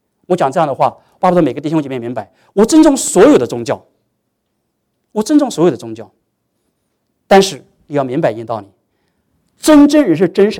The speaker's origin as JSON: {"language": "Chinese", "region": "Shanghai", "country": "China", "lives_now": "United States", "said": "你从哪儿来？我从中国来"}